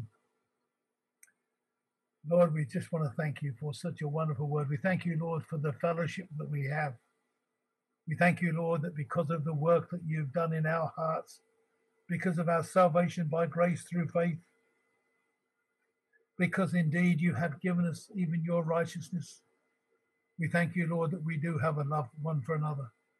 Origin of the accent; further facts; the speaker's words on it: England, United Kingdom; moved away; because we moved away from England, the wife and our family, and I talk to my mother often and my father often on the phone, and the time would come when I'd say, "We're coming home."